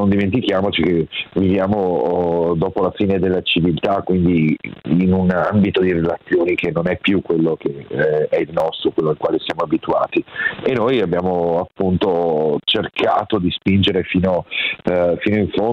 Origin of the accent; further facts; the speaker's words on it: Padua, Veneto, Italy; born there; visto che sono nato a Padova e quindi quelle zone le conosco